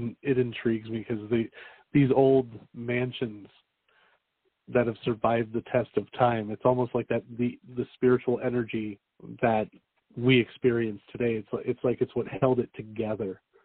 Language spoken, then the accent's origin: English; Pennsylvania, United States; And it really floors me how similar it is to where I grew up in Pennsylvania.